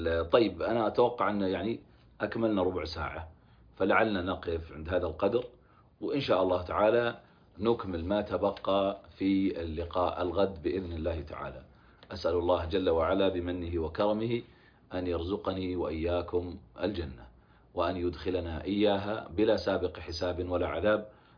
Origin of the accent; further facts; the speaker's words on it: Najd, Saudi Arabia; وحتى عندنا في نجد نقول فلان يخرف التمر